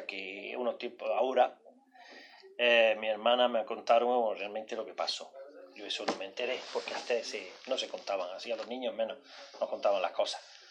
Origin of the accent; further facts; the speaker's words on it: Granada, Andalusia, Spain; born there; Entonces, ese barrio donde yo nací era de las casillas pequeñas, era un barrio que era solo para huérfanos de guerra, huérfanos de guerra y huérfanos de militares.